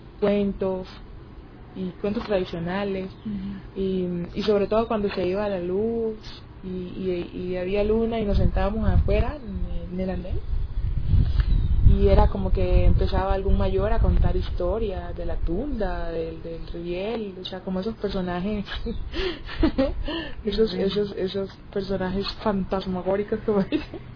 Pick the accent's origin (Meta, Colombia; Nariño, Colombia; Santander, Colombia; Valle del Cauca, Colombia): Nariño, Colombia; Tumaco; yo nací y crecí en Tumaco, Nariño. Tumaco es parte, es zona costera, tenemos mar, playa, sol. Bueno, es un pueblo